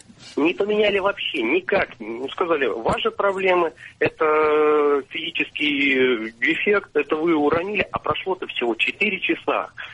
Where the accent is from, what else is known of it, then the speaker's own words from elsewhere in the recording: Saint Petersburg, Russia; я из Петербурга.